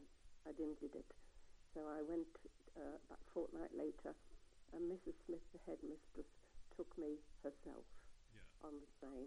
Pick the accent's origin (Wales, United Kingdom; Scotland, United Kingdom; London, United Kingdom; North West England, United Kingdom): North West England, United Kingdom; Liverpool; born there; I was born in Liverpool on the 28th of September 1932.